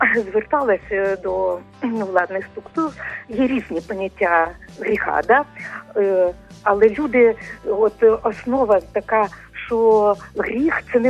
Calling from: Chernivtsi, Chernivtsi Oblast, Ukraine; Я з Чернівців.

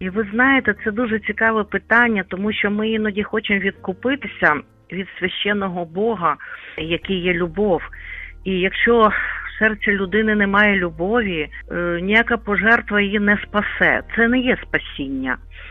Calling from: Lviv, Lviv Oblast, Ukraine; Я зі Львова дзвоню.

